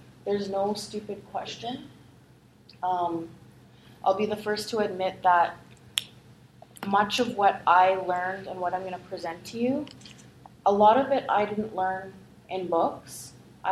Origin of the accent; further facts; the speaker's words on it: Canada; I belong to the Bear Clan, and I'm from the Sadaleh Cree Nation.